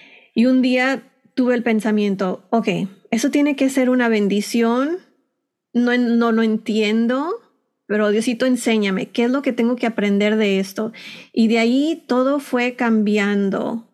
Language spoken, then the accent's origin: Spanish; Texas, United States; now in California, United States; yo en ese tiempo viví en Texas, bueno, yo nací y crecí en Texas, y luego me enamoré, me casé, me moví a California